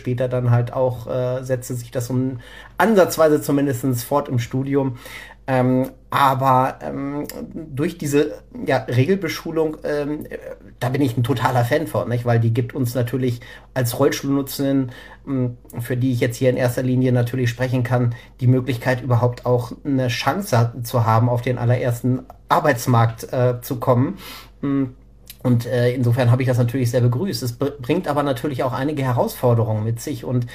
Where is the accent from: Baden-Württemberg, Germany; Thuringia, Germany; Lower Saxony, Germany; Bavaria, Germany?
Lower Saxony, Germany; Hanover; zurück in Hannover, ich komme aus Hannover